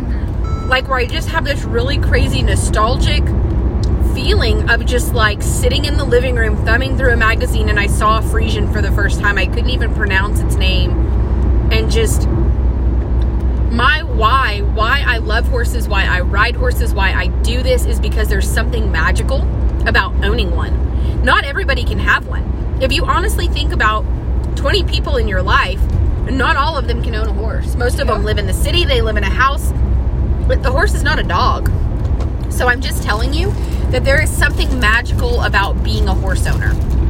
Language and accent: English; New Mexico, United States; born there; I was born in New Mexico and I'm a legal alien.